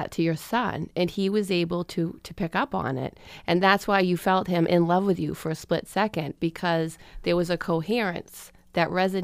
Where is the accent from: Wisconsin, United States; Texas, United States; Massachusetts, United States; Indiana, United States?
Massachusetts, United States; Easton; now in Middleboro, United States; I grew up in Easton, but I currently live in Middleboro.